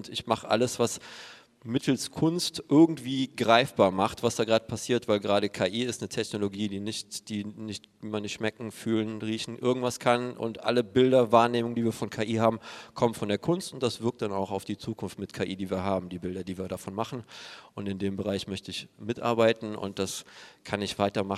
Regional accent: Eschweiler, North Rhine-Westphalia, Germany; now in Munich, Germany; ich bin jetzt aus München hierher gekommen, komme aber eigentlich aus Aachen, Eschweiler bin ich da geboren

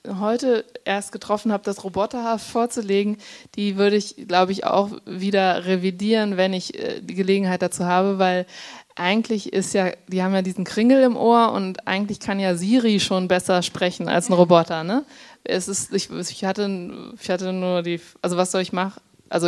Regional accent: Germany; dass ich auch über mich als Deutsche mir Gedanken machen musste, dass die Amerikaner mich gefragt haben, ob es in Deutschland wirklich Waschmaschinen gibt und so.

